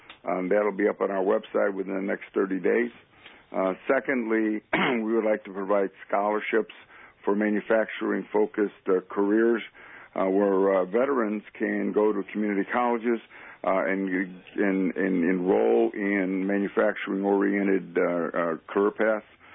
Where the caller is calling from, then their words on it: Glen Ellen, Illinois, United States; I'm responding from Glen Ellen, Illinois, a suburb of Chicago.